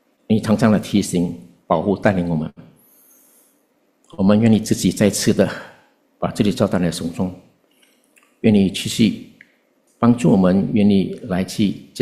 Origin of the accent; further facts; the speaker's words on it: Singapore; 我们新加坡人不结婚，其中的原因是拿不到房子